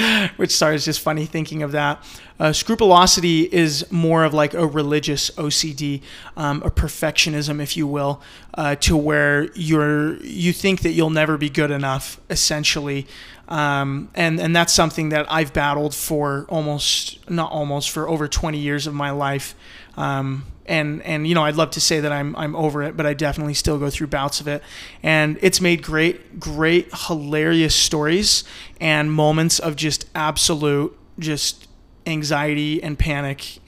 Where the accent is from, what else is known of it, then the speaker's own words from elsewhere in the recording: Mapleton, Utah, United States; I grew up down in Mapleton, Utah, which is it was a small area when I was growing up, but now I feel like it's gotten big.